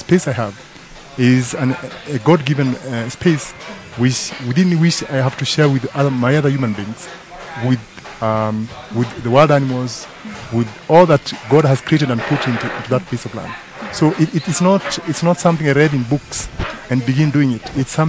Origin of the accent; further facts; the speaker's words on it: Il Ngwesi, Laikipia County, Kenya; When I grew up in Ilongwesi, my father would tell me during the dry periods